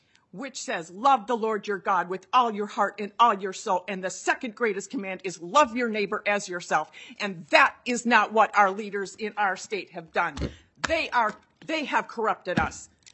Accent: Minnesota, United States; born and raised in Minnesota

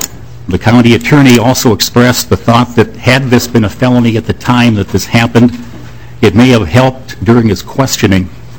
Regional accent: Minnesota, United States; A young woman who was from my hometown, 18-year-old Laura Schwendeman, disappeared on the evening of October 14th, last seen on security camera footage at a gas station in Alexandria.

